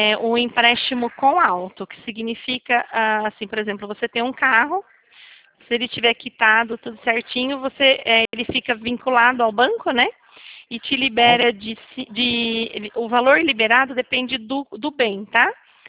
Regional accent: São Paulo, Brazil; Eu sou de São Paulo.

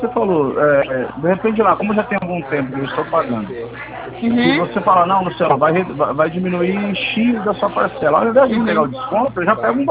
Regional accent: Araçatuba, São Paulo, Brazil

